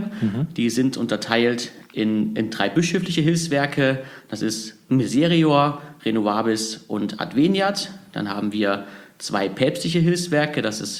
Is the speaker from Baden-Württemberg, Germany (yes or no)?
no; Erfurt, Thuringia, Germany; Und bevor ich ins Bistum zurückgekommen bin in meine Heimat